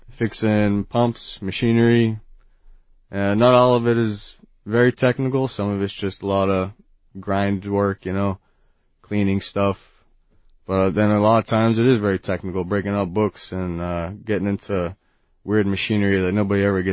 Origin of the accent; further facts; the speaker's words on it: Woburn, Massachusetts, United States; Originally, I'm from Massachusetts, about 15 minutes north of Boston, a town called Woburn.